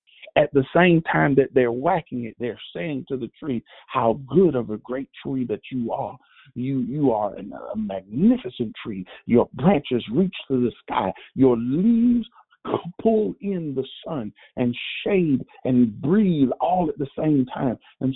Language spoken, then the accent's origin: English; Florida, United States; I'm from Florida.